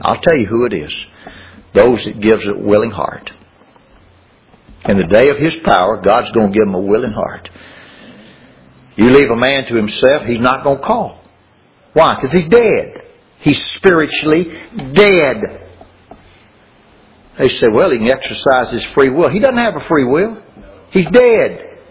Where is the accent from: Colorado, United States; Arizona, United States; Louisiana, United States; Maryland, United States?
Louisiana, United States; I remember as a kid, growing up in South Louisiana.